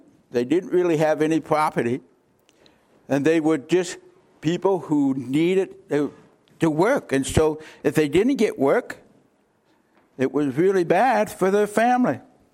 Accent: Canada; moved away as an adult; now in United States; I'm not an American. I'm a Canadian. I immigrated in 1985.

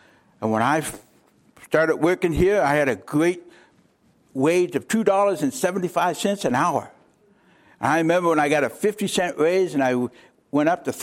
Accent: Canada; moved away as an adult; now in United States; I'm not an American. I'm a Canadian. I immigrated in 1985.

